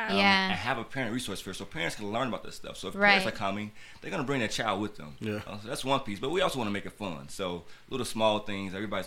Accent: Chicago, Illinois, United States; Because where I grew up in Chatham, Sunny 9th Street, Bronzeville and everything

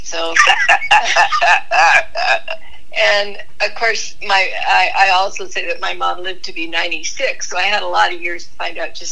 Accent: Boise, Idaho, United States; And, of course, where I grew up here in Boise, Idaho, you can just go out in the desert

